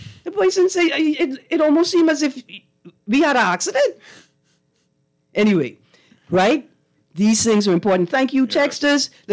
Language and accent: English; Nassau, New Providence, Bahamas; That's where I grew up on the Eastern Road.